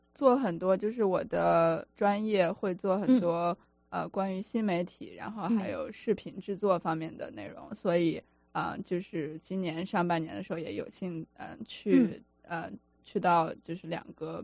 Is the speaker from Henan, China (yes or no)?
yes; Henan, China; now in Seattle, United States; 我是河南人。